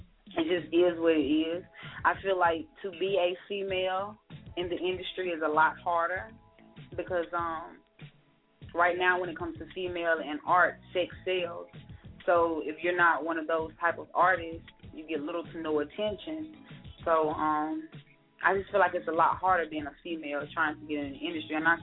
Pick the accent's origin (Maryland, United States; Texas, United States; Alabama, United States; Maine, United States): Alabama, United States; now in New York, United States; Well, like I said, I'm from the South. I'm from Alabama.